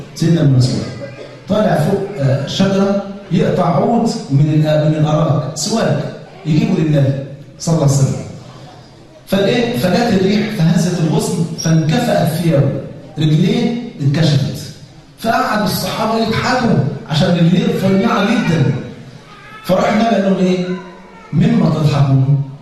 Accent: Egypt; وبعدين لقى واحد كده من بيسموه عندنا في مصر من منافيخ

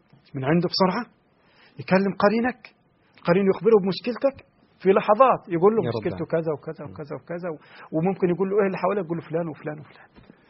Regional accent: Egypt; وعندنا في مصر في شيء يحدث في مصر تقريبا أو سوريا وتركيا

